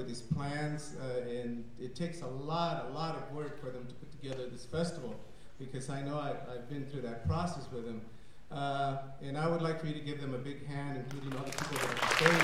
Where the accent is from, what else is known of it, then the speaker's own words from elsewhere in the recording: Texas, United States; I'm from South America, just to clear things up, from the great state of Texas.